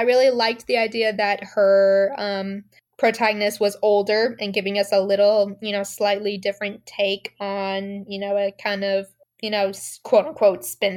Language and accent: English; Ashland, Oregon, United States; we grew up in Ashland, home of the Shakespeare Festival, so, like, theater is awesome.